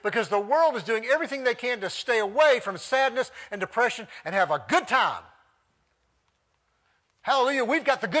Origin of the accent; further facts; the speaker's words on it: Gaffney, South Carolina, United States; I grew up in Gaffney, South Carolina. Don't hold that against me